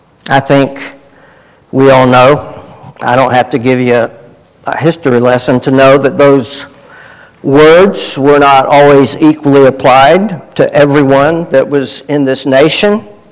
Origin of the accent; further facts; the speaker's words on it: Alabama, United States; And I grew up in Alabama, and some of this stuff, I was oblivious to it.